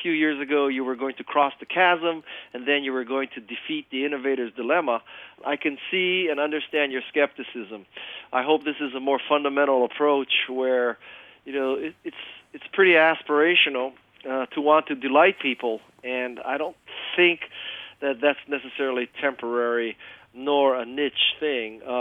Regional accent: Hawaii, United States; I may have an Asian name, but I am, for all intents and purposes, an American. I was raised in Hawaii.

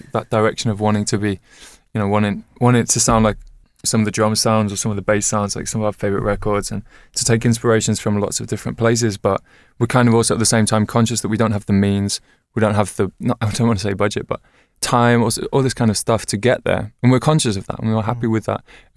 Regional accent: São Paulo, Brazil; English is a second language; I grew up listening to British rock and pop. I was born and raised in Brazil, in Southeast São Paulo, and I spent a good part of my life in nature.

